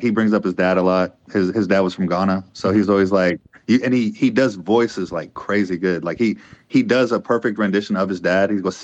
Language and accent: English; Rosenberg, Texas, United States; I'm from Rosenberg, so probably like a month ago when I was down there.